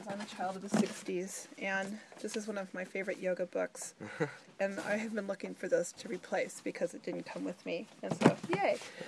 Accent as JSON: {"language": "English", "town": "San Diego", "region": "California", "country": "United States", "said": "I'm from San Diego."}